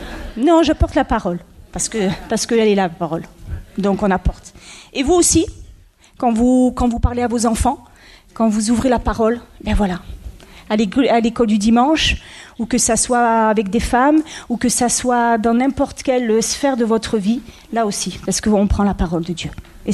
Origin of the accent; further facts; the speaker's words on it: Provence-Alpes-Côte d'Azur, France; nous sommes donc originaires de la Côte d'Azur